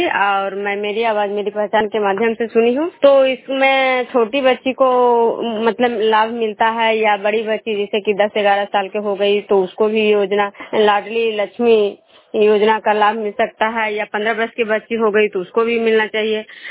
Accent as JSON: {"language": "Hindi", "town": "Bishnupur", "region": "Bihar", "country": "India"}